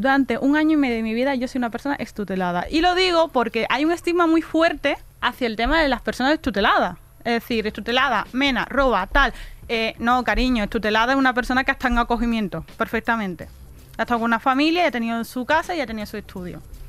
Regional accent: Guinea; yo en mi país de origen, durante mucho tiempo no quería saber nada de él

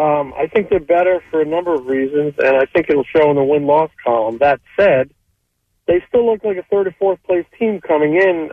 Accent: New England, United States; moved away; I'm from New England, and, you know, I read the Boston Globe, religiously every day

